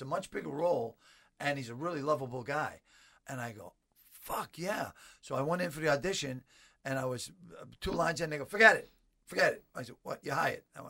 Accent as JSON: {"language": "English", "town": "Boston", "region": "Massachusetts", "country": "United States", "said": "Because I was from Boston, they'd fucking hate me."}